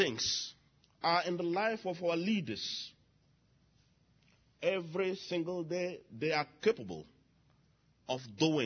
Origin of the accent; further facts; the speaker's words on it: Togo; from Togo, the place to go. Despite all the news that you heard about my home country, Togo, I still tell you Togo is the place to go.